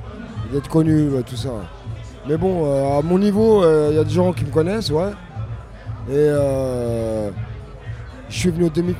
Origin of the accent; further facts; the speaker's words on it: Paris, Île-de-France, France; Moi je grandis à Barbès.